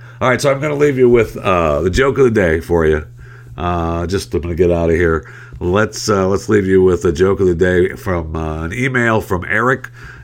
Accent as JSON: {"language": "English", "town": "Saginaw", "region": "Michigan", "country": "United States", "tie": "born or raised there", "said": "my hometown is Saginaw, Michigan. I was born in Saginaw, Michigan"}